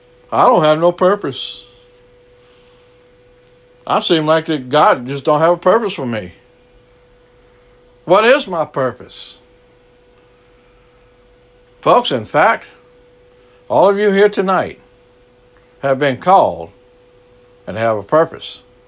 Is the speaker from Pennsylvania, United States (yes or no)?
no; Louisiana, United States; accent: Cajun; because I know I'm an old Cajun boy. And my accent sometimes is not that great.